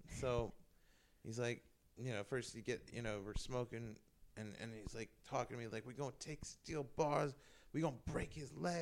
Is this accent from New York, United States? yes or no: yes; New York City, New York, United States; I'm from New York. I lived there my whole life. I was really getting fed up. I felt stuck in New York.